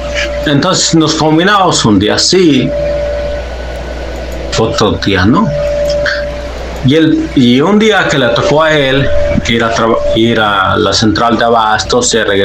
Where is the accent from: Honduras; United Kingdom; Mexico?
Mexico; State of Mexico; yo soy del Estado de México.